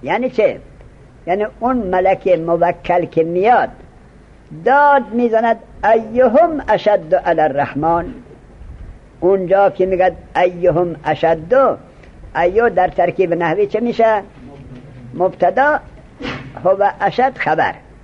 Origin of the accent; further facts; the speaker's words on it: Mashhad, Razavi Khorasan, Iran; گفتم من از مشهد هستم،